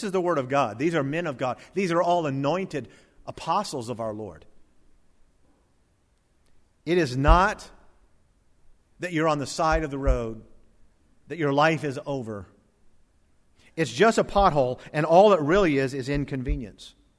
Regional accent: Satellite Beach, Florida, United States; I grew up in South Florida, as most of you know, graduated Martin County High School, but even in grade school, I lived in Satellite Beach.

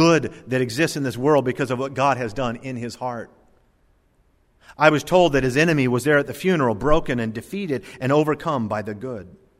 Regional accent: Indiantown, Florida, United States; Most of you know that all through high school, I grew up in Indiantown, Florida in the 1970s.

